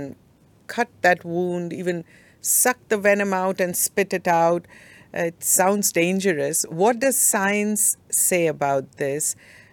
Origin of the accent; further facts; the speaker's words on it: India; growing up in India, we heard and even saw it in movies